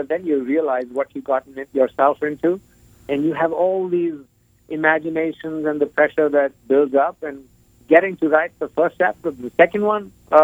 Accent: India; also born or lived in Europe; now in United States; I grew up in India. I've spent a bit more than a decade in the U.S. I've lived in Europe as well.

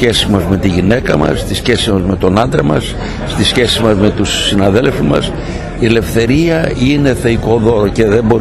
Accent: Greece; να εκφράσω τα αισθήματά μου σαν Έλληνας, σαν πατριώτης

